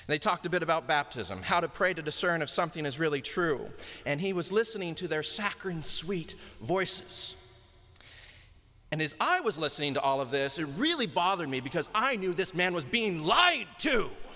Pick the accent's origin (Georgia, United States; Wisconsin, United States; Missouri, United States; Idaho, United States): Idaho, United States; And I grew up in southern Idaho